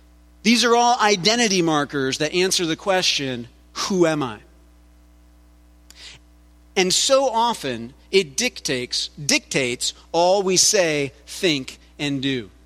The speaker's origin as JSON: {"language": "English", "country": "United States", "said": "I am American."}